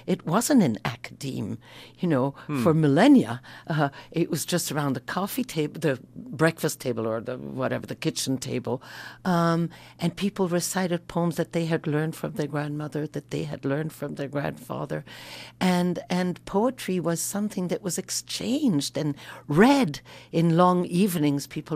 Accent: Belgium; moved away as an adult; I'm from Belgium originally, and I lived there and raised my children and had a career

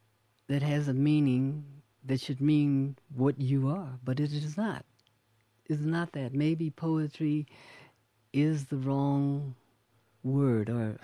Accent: Los Angeles, California, United States; And I told them I thought they should do it in Watts because I grew up in Watts.

